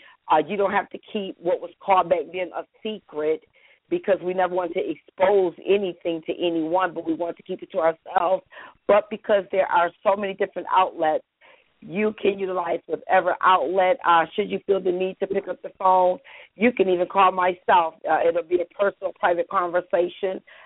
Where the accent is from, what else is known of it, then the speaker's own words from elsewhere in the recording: Niagara Falls, New York, United States; moved away as an adult; now in Atlanta, United States; I'm really from Niagara Falls, New York. I moved to the Atlanta area not even 2 years ago